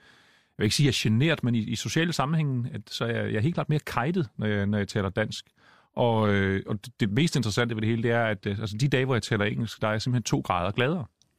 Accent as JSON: {"language": "Danish", "town": "Hårby", "region": "Region of Southern Denmark", "country": "Denmark", "tie": "born or raised there", "also_born_or_lived": "Los Angeles, United States", "said": "jeg er søn af en amerikansk far og en dansk mor. Da jeg var 6 år gammel, flyttede vi fra Los Angeles til Hårby på Fyn."}